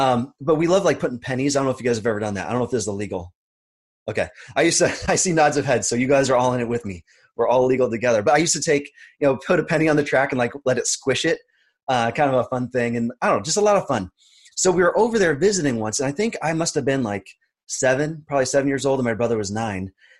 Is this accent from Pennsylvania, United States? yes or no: no; Hudson, Massachusetts, United States; I grew up in the area. I grew up in Hudson, Marlboro area.